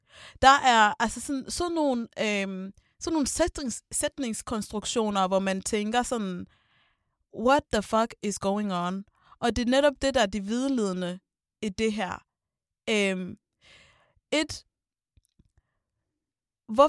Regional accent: West Jutland, Denmark; jeg er selv fra Vestjylland, så jeg kender Holbæk relativt.

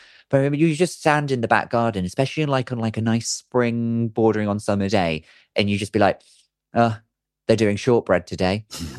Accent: Redruth, South West England, United Kingdom; So I grew up, so my hometown is Redruth. Right. It's not like a huge place. You can pretty much walk everywhere.

